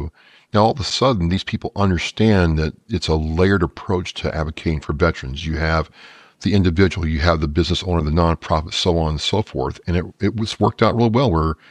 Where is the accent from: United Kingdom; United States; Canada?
United States; Midwest; I wasn't from Louisiana at all. I grew up in the Midwest. So right. Yeah, I sounded different, acted different, the whole nine yards, right?